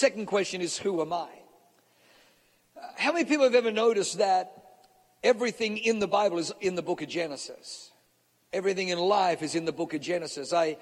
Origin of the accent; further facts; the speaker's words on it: Australia; accent: Australian; And my son, actually, who was born in New Zealand, gives me a hard time with my Australian accent.